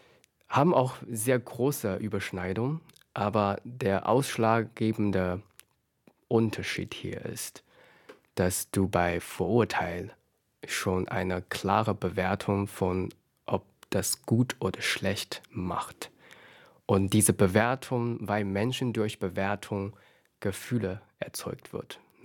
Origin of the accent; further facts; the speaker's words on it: China; German is a second language; Mindestens bei uns in China, die Stereotype, diese Inhalte in der Schublade von Jungfrau sind